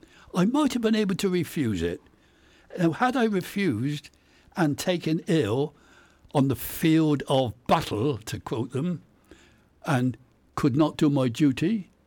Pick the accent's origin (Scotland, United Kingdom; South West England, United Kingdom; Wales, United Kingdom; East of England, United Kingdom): South West England, United Kingdom; Bath; I was originally Bath. Well, it's only 3 miles. Yes, it's Bath. I actually grew up in Beaufort Square.